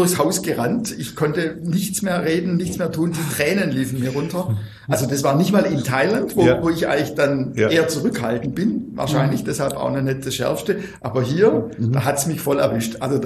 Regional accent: Kuppingen, Baden-Württemberg, Germany; Also in meiner Kindheit, ich habe es vorher erzählt, beim Eingangsgespräch, ich komme aus Kuppingen

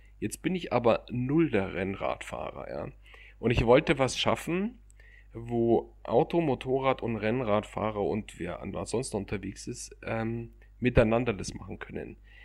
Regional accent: Munich, Bavaria, Germany; Ich bin als Münchner generell viel in den Bergen.

